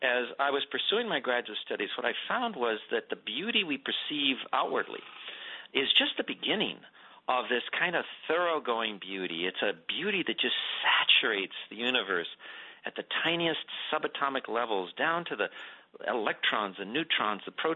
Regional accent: Los Angeles, California, United States; born there; I was born in East Los Angeles, and I went to UCLA, and then I went to Cornell

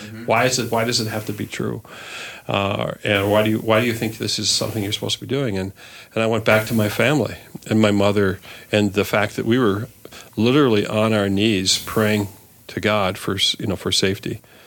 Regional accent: Edina, Minnesota, United States; And so when we landed in our neighborhood, which we grew up in Edina, we grew up in Morningside, you know, we were on welfare.

